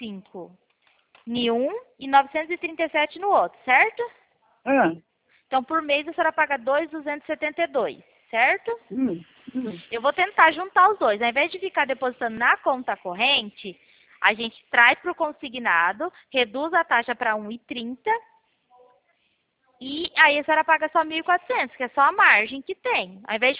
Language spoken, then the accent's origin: Portuguese; Pirassununga, São Paulo, Brazil; Eu sou de Pirassununga